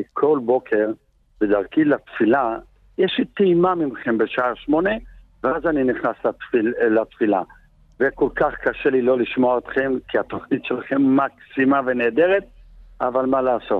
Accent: Jerusalem, Jerusalem District, Israel; אני ירושלמי, דור שביעי

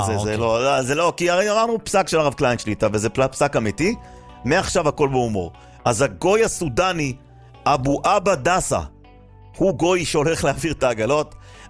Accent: Jerusalem, Jerusalem District, Israel; אחי, אני ירושלמי, מה אתה רוצה מהחיים שלי?

